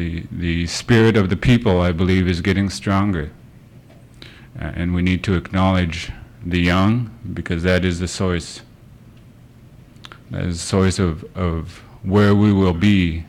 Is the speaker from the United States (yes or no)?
yes; Sitka, Alaska, United States; I spoke that I was from Southeast, from Sitka.